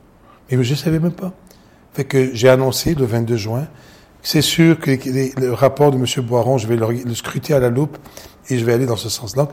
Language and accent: French; Abidjan, Côte d’Ivoire; je suis né à Abidjan, en Côte d'Ivoire, puis j'ai grandi et je suis d'origine libanaise.